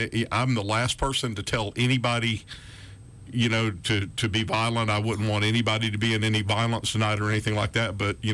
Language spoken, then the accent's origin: English; Montgomery, United States; I grew up in Montgomery, and if you grew up in Montgomery like I did, you know the Reed family.